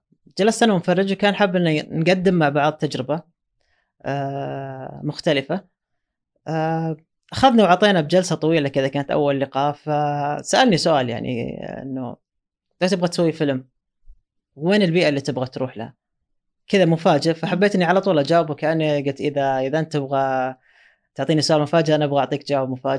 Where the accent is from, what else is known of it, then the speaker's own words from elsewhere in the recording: Saudi Arabia; وتجربتنا إحنا كسعوديين في السينما لها وضعها المختلف يعني عن أي بلد آخر.